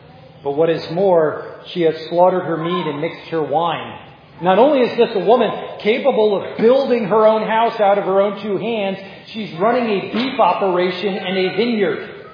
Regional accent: New York City, New York, United States; Now, I know I grew up in New York. I talk very fast and I throw lots of words at you, but that's not what I mean by listening slowly. It's okay that I'm a fast talking New Yorker.

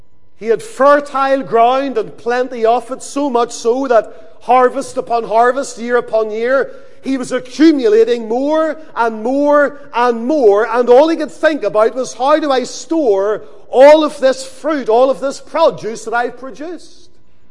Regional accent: Lisburn, Northern Ireland, United Kingdom; Whenever I was a little boy growing up in Lisburn, my father was friendly with a certain individual

